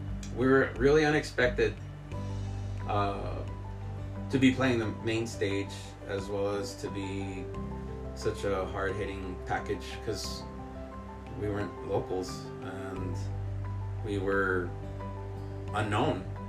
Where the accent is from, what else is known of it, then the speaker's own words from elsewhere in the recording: El Paso, Texas, United States; I told her we're from El Paso